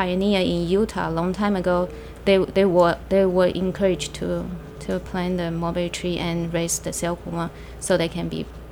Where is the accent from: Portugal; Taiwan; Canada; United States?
Taiwan; English is a second language; I'm from Taiwan, that everyone in Taiwan, every kid, everybody raises silkworm at least once in our lifetime